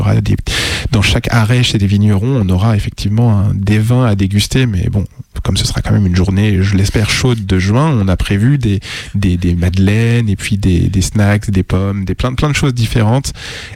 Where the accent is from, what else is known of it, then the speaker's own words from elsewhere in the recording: Paris, Île-de-France, France; en tant que bon parisien que je suis